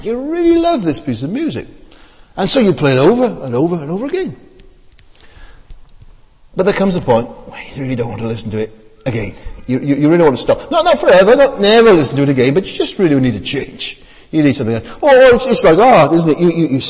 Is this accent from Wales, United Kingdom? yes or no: yes; Wales, United Kingdom; now in London, United Kingdom; When I was growing up in South Wales, we thought our water was wonderful.